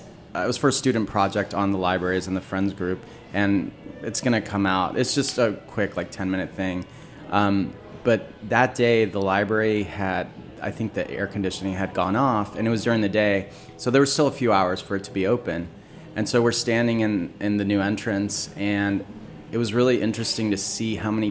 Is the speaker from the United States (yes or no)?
no; Ecuador; I'm originally from Ecuador.